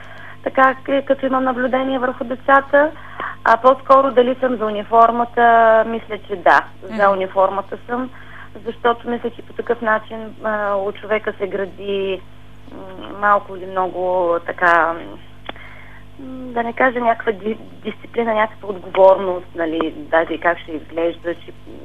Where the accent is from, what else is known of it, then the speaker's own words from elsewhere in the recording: Laki, Plovdiv Province, Bulgaria; вече не ръководя децата към моя роден град Лъки